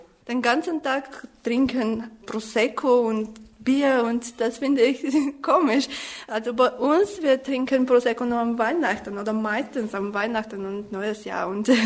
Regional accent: Sofia, Sofia City, Bulgaria; German is a second language; Ich komme aus Bulgarien, von der Hauptstadt Sofia. Ich bin 22 und ich mag Sprachen lernen

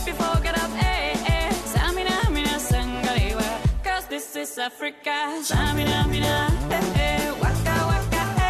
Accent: Brazil; Sou brasileira e percebi na música ou no próprio clipe pouca referência à cultura nacional.

